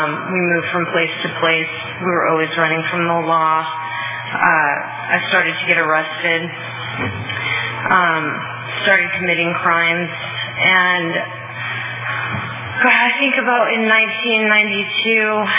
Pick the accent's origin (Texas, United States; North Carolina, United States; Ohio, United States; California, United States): California, United States; I was growing up in Ventura County on the beach, and that's what I wanted to do.